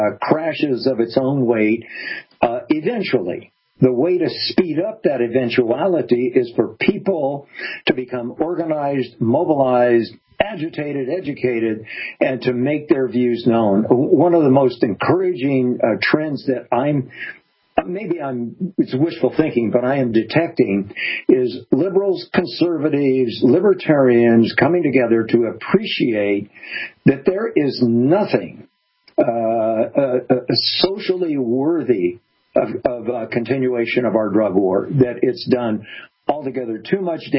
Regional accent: San Diego, California, United States; I grew up in San Diego, a border town. I spent a lot of my earlier years in Mexico

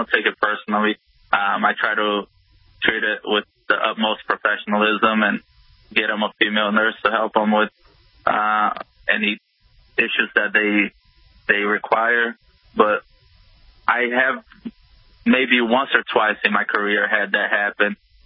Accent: Florida, United States; born or raised there

